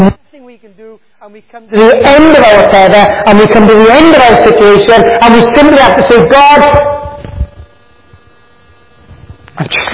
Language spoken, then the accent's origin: English; United Kingdom; I don't know, but I'm British, that's what we do, we queue.